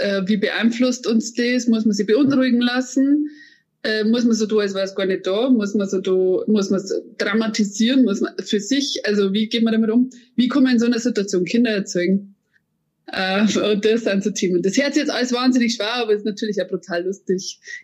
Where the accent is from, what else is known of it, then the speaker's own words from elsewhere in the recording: Bavaria, Germany; ich komme her aus der Oberpfalz, aber nicht aus Tirschenreuth, sondern aus dem Süden, wo man auch ein bisschen niederbayerisch redet und ein bisschen Tankrintel und ein bisschen regensburgerisch, was Sprachinsel ist, ein oberösterreichische.